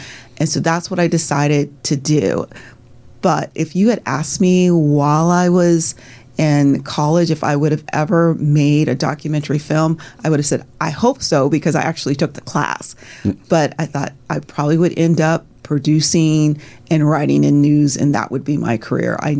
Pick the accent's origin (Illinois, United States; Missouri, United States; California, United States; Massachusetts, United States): California, United States; Diamond Bar; I grew up outside of Los Angeles, which was in the city of Diamond Bar.